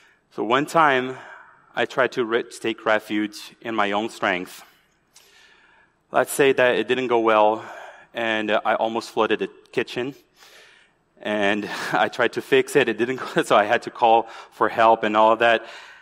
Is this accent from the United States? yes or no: no; Brazil; accent: Brazilian; I'm from Brazil. You might have noticed that I have a kind of a southern accent. It's southern from South America. So we are from Brazil